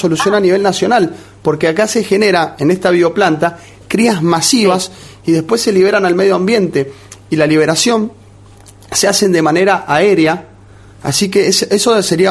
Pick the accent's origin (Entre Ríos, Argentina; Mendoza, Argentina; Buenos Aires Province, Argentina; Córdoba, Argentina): Mendoza, Argentina; como mendocino